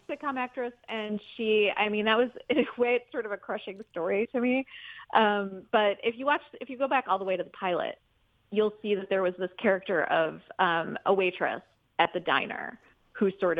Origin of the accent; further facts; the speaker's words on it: Midwest, United States; I watched when I was growing up in the Midwest